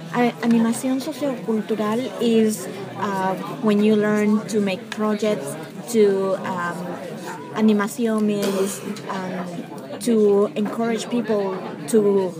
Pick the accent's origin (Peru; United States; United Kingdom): Peru; English is a second language; Mm-hmm. There in Peru, when you go to the National University